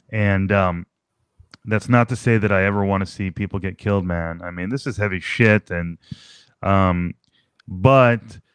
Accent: New Jersey, United States; I said, home. I feel like I'm from New Jersey, that whole thing.

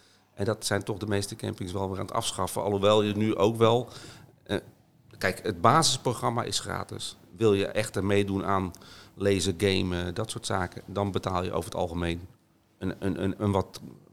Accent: Randstad, Netherlands; now in Zeeland, Netherlands; Nee, want ik kom niet officieel uit Nijmegen. Ik kom uit de Randstad. Maar ik heb altijd wel een hang naar Amsterdam.

